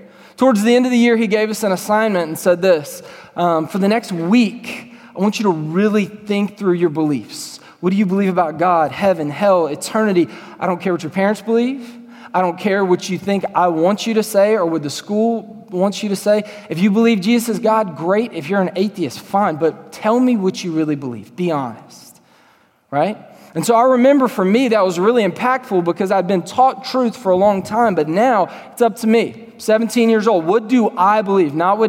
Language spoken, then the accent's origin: English; Louisiana, United States; moved away as an adult; now in Texas, United States; I'm from Louisiana, I'm from the South, I'm from the Bible Belt, moved to Texas 2 years ago as of last week.